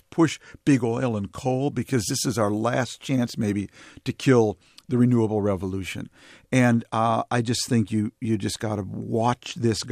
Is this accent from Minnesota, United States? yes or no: yes; Minneapolis, Minnesota, United States; My hometown of Minneapolis and St. Louis Park are doing amazing innovation.